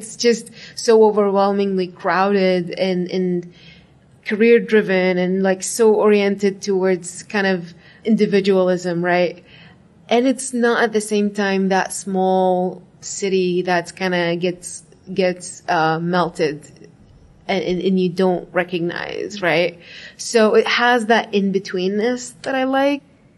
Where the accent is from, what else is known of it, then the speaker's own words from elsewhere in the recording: Baghdad, Baghdad Governorate, Iraq; moved away as an adult; now in Denver, United States; So I was born and raised in Iraq, Baghdad, and I moved to the United States about 5 years ago now.